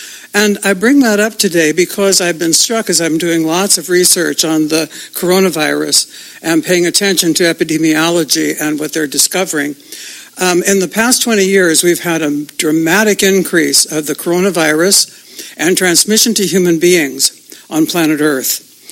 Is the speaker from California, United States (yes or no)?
yes; Cambria, California, United States; from Cambria.